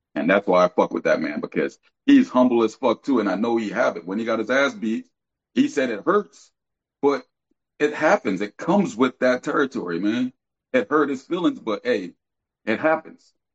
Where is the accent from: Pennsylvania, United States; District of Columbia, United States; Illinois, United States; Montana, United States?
Pennsylvania, United States; Philadelphia; So again, I'm from Philly. Philly is not like this no more.